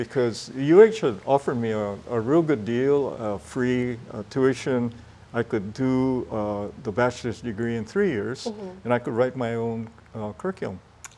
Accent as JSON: {"language": "English", "town": "Honolulu", "region": "Hawaii", "country": "United States", "tie": "born or raised there", "first_language": "Hawaiian Pidgin", "second_language": "English", "said": "And I was a kid from Palama, Kalihi-Palama."}